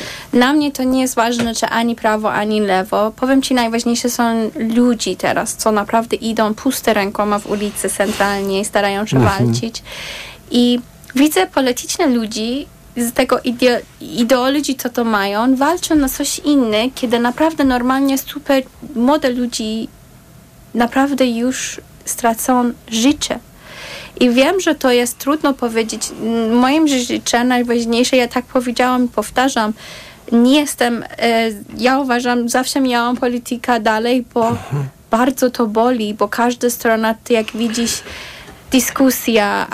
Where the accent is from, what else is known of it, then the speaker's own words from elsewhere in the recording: Iran; Polish is a second language; now in Poland; powiedziałam, że jestem z Iranu